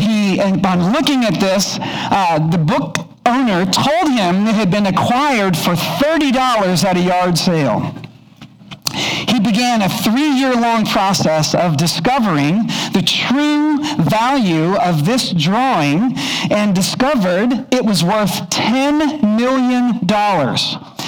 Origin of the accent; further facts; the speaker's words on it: Kentucky, United States; When I was a kid, I grew up in Kentucky, lots of cornfields